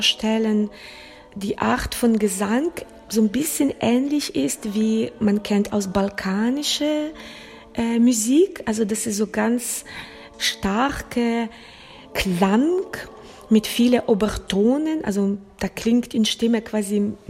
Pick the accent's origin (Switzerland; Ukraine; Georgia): Ukraine; now in Cologne, Germany; Ich komme ja aus der Ukraine, wo man bei jeder Gelegenheit singt gerne. So bin ich aufgewachsen.